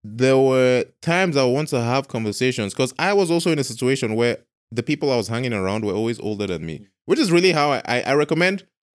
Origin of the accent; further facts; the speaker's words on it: London, United Kingdom; born there; So for me, I was born in Hammersmith, West London.